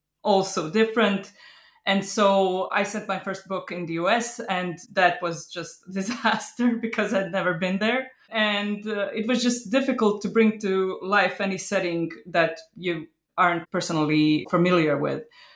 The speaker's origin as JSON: {"language": "English", "town": "Zadar", "region": "Zadar County", "country": "Croatia", "tie": "born or raised there", "said": "a love letter to my hometown, Zadar, Croatia"}